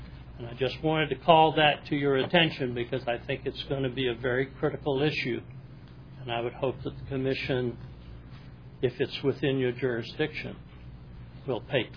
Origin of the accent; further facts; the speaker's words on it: Norfolk, Virginia, United States; I'm from Norfolk.